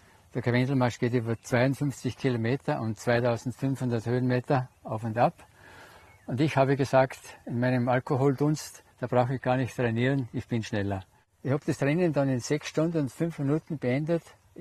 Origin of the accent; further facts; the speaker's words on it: Aurach, Tyrol, Austria; ich komme aus Aurach, bin also ein waschechter Tiroler. Und ich bin 71 Jahre alt